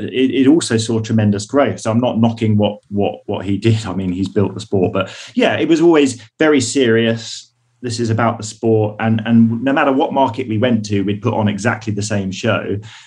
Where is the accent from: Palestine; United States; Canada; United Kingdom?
United Kingdom; I'm British.